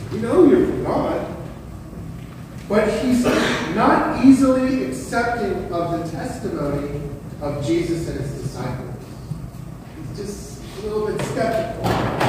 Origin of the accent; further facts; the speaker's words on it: California, United States; My wife and I come from Southern California.